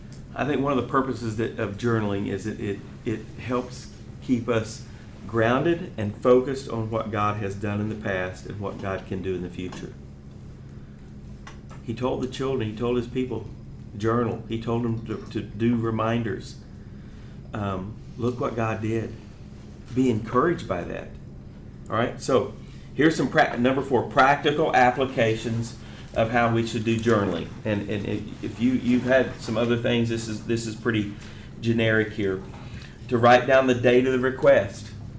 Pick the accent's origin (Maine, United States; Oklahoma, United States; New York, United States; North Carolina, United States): Oklahoma, United States; Yukon; my youth minister growing up in Yukon, Oklahoma, which is a town just west of Oklahoma City